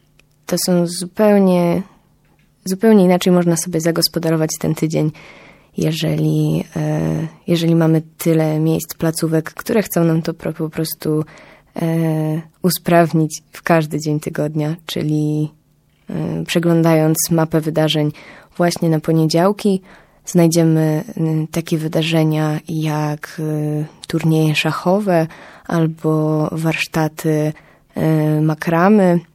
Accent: Bydgoszcz, Kuyavian-Pomeranian Voivodeship, Poland; Dzieje się troszkę w okolicach właśnie nadmorskich i gdzieś tam w moich rodzinnych stronach. Jestem z Bydgoszczy, ale to życie kulturalne przeżywam najbardziej w Trójmieście.

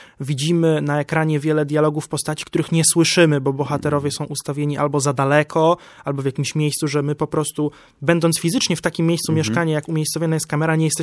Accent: Romania; Polish is a second language; U nas w Rumunii wygląda to chyba dosyć podobnie, bo widzimy to po miejscu akcji.

